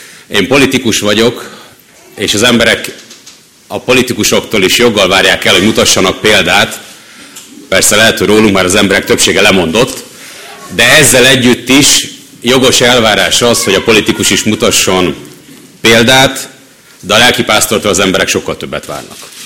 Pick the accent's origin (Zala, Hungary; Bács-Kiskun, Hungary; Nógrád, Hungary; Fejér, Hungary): Bács-Kiskun, Hungary; Baja; Baján, ahol én felnőttem, az ottani református közösség